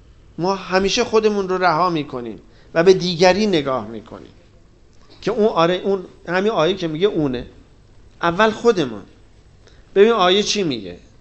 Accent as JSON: {"language": "Persian", "country": "Iran", "said": "برای ما که ایرانی هستیم کشور ایران محل سکونت ماست"}